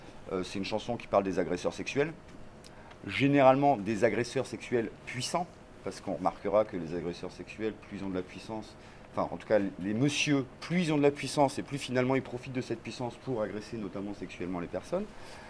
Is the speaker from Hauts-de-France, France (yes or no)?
yes; Hauts-de-France, France; Nord, comme on vient du Nord.